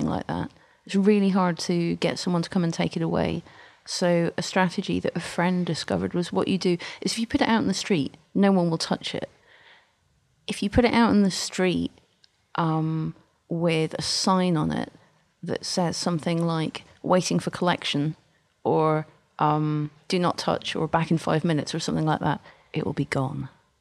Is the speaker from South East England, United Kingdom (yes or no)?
no; Scotland, United Kingdom; moved away as an adult; So I'm from Scotland. I grew up in Scotland. I didn't live in England until I was like certainly in my early or mid-20s.